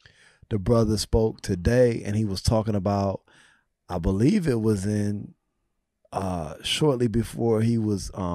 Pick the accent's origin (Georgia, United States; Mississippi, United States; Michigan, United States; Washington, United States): Michigan, United States; Detroit; growing up in Detroit, you know, you saw, I mean, you saw the struggle